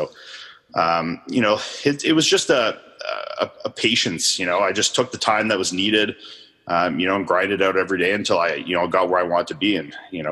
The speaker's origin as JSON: {"language": "English", "town": "Ottawa", "region": "Ontario", "country": "Canada", "tie": "born or raised there", "said": "So I grew up here in Ottawa, Ontario, Canada. So I've lived here my whole life. I mean, you know, I grew up about 20 minutes from where I live now."}